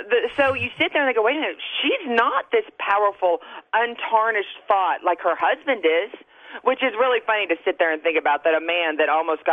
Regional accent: Southern United States, United States; now in New Jersey, United States; I'm from the South. We go, you know, here in New Jersey, you remember names.

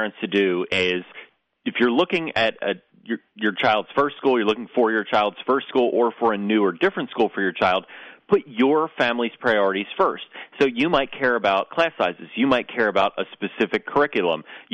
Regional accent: New Jersey, United States; In fact, I grew up in New Jersey and went to traditional public schools my entire education.

